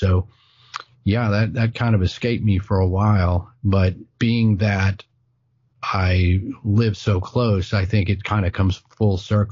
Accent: Fort Worth, Texas, United States; you know, I was born in Fort Worth and grew up in this general area. So it was just right there.

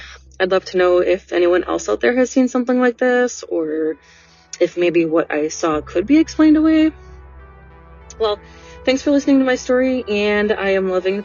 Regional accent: Oshkosh, Wisconsin, United States; The story takes place in Oshkosh, Wisconsin, which is my hometown.

